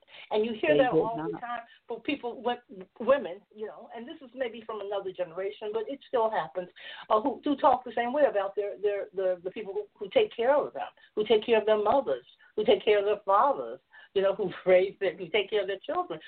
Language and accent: English; the South, United States; I grew up in the South, and I can't tell you how many people, white women, men will tell you